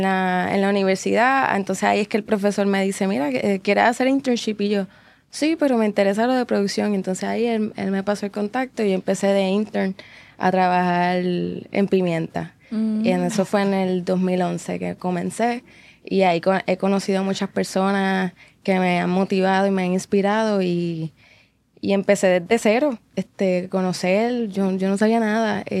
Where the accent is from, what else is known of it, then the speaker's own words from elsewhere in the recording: Naranjito, Puerto Rico; soy de Naranjito, me crié allá.